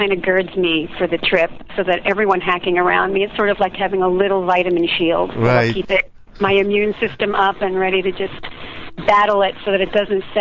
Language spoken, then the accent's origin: English; New York, United States; also born or lived in Iowa; No, I grew up in New York.